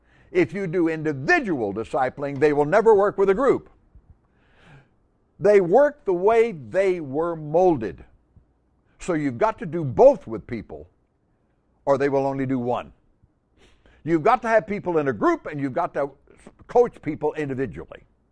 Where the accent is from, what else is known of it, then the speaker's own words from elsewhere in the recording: Tampa, Florida, United States; from Tampa, Florida